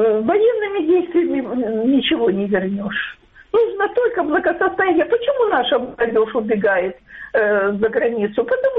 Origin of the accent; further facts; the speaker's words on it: Dnipro, Dnipropetrovsk Oblast, Ukraine; Это Днепра